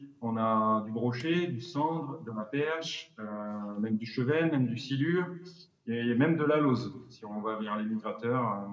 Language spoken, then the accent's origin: French; Bordeaux, Nouvelle-Aquitaine, France; now in Corsica, France; J'ai passé toute mon enfance en Gironde et je suis arrivé en Corse en 2008.